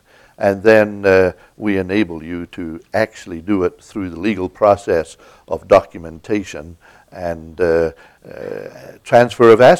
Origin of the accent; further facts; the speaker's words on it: Scotland, United Kingdom; also born or lived in Angola / Zimbabwe; But when I go back to Scotland, they don't regard me as a Scot. I don't talk like a Scot. No, they don't think I'm a Scot. But I am proud to be a Scot, you know.